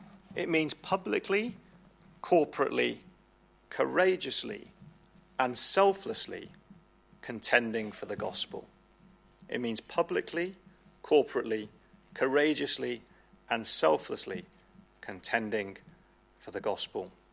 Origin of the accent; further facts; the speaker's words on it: United Kingdom; We become citizens of heaven. Not that we stop being British, but that we gain this dual nationality, if you like.